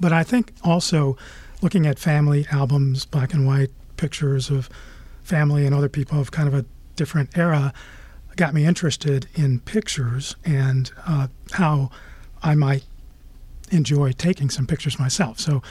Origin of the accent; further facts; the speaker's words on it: Chicago, Illinois, United States; I mean, like I said, I grew up in Chicago.